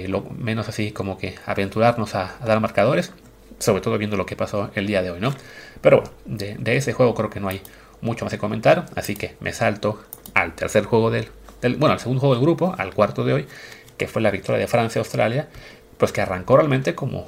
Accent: Mexico; porque somos mexicanos

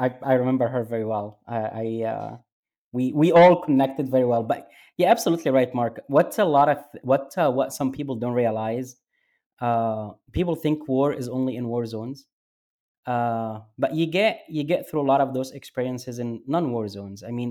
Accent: Alexandria, Alexandria Governorate, Egypt; Yeah, and I did mention that a lot in the book, as growing up in Alexandria was very unique because you have the Greeks honestly were the most expats were living there, were the Greeks.

